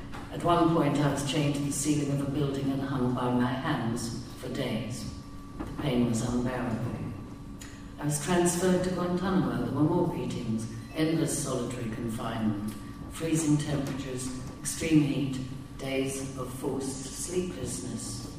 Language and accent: English; Germany; My mother had found a lawyer in my hometown in Germany